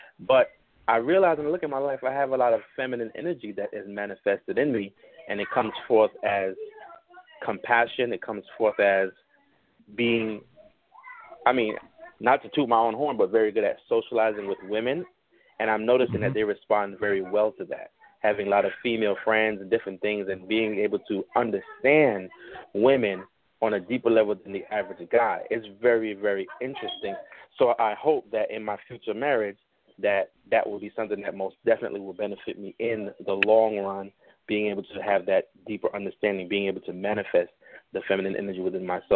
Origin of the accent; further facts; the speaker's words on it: New York City, New York, United States; I'm actually from New York City, but I have a Florida number.